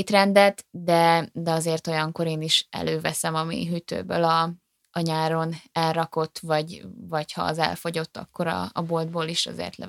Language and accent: Hungarian; Hungary; now in Budapest, Hungary; én vidéki vagyok, és a nagymamámnak, meg ismerősöknek volt ilyen hatalmas fagyasztóládájuk